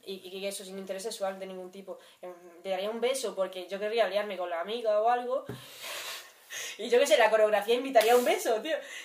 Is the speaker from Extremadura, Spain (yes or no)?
yes; Badajoz, Extremadura, Spain; Ya, pero yo vengo de Badajoz.